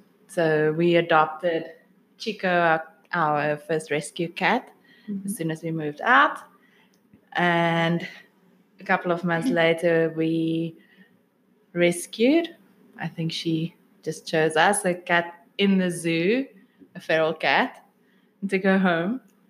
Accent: South Africa; now in Canada; I'm from South Africa. Moved to Canada, 18 months ago.

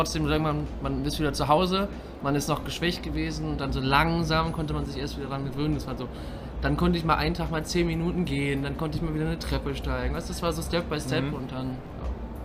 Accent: Wolfsburg, Lower Saxony, Germany; Das ist halt gut, das ist meine Heimatstadt halt.

